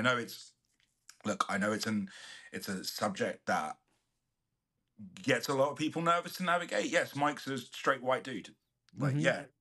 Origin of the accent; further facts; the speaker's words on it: United Kingdom; I was brought up a Hindu, I was Punjabi, right? I'm British as well at the same time.